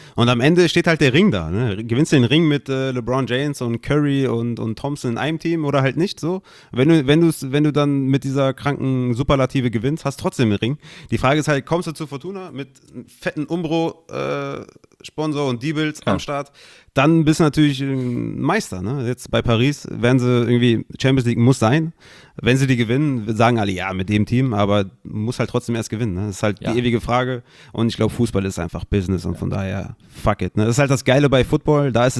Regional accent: Düsseldorf, North Rhine-Westphalia, Germany; Also, ich bin Düsseldorfer, ich liebe Fortuna Düsseldorf

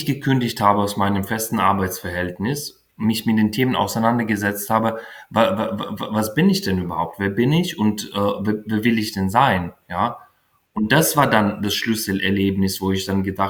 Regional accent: Ukraine; also born or lived in Soviet Union; ich bin in der Sowjetunion geboren, Anfang der 80er Jahre. Als ich 10 Jahre alt war, dann dürfte ich bereits eine neue Identität erleben. Ja, ich bin dann von einem sowjetischen Kommunistenkind bin ich zu einem unabhängigen ukrainischen Bürger geworden

